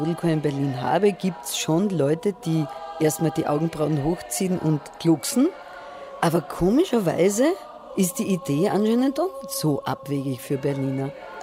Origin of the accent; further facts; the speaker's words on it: Graz, Styria, Austria; Also ich komme aus Graz, ich bin in Graz geboren und ein ländlicher Zweig meiner Familie, die haben gejodelt.